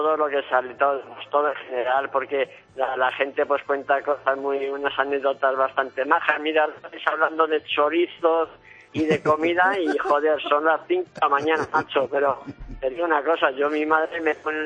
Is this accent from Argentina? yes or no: no; Canary Islands, Spain; moved away as an adult; now in Madrid, Spain; Llevo 2 años en Madrid por cuestiones de trabajo, me vine de Canarias después de 20 años.